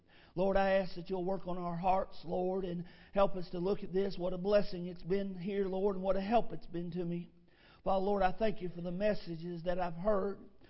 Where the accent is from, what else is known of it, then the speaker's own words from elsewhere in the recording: Kentucky, United States; Now, I'm from Kentucky, okay? And I don't like snakes.